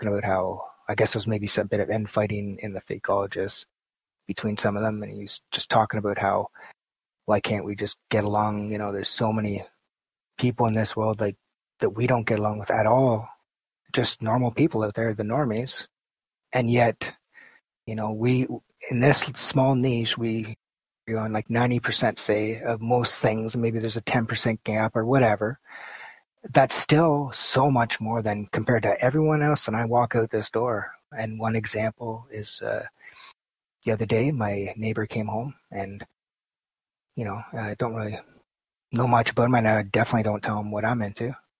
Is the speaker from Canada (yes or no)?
yes; Canada; I'm Canadian, so hockey's big here.